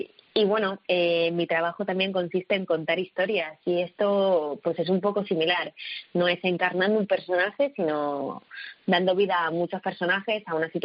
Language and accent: Spanish; Tenerife, Canary Islands, Spain; yo soy canaria, soy de Tenerife, y claro, el hecho de cambiar el acento es una cuestión que me ha llevado muchísimos años, muchas clases de dicción y mucho trabajo.